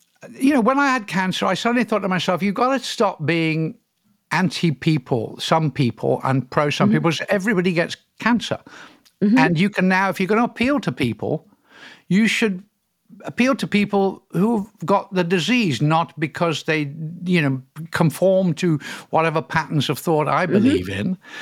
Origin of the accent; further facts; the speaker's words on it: United Kingdom; now in California, United States; Well, I am British in passport